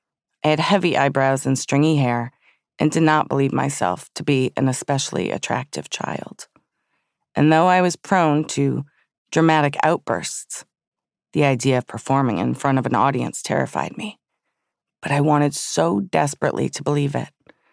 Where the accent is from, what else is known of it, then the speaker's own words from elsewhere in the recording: Southfield, Michigan, United States; My fascination goes way back to when I was a child growing up in Southfield, Michigan.